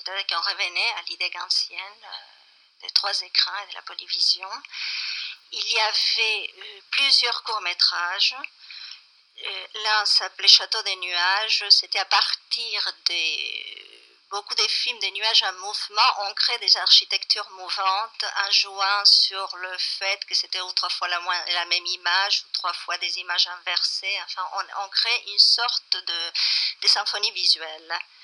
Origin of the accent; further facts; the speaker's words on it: Buenos Aires, Argentina; French is a second language; parce que je suis née en Argentine et à Buenos Aires, je fréquentais beaucoup des ciné-clubs et la cinémathèque.